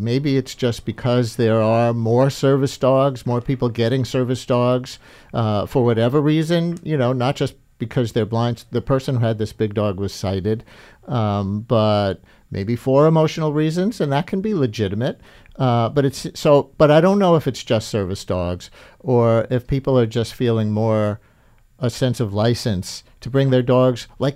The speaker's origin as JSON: {"language": "English", "town": "Queens", "region": "New York", "country": "United States", "tie": "born or raised there", "also_born_or_lived": "Bronx", "said": "I'm from Queens, native New Yorker, lived my first tiny bit in the Bronx and then in Queens"}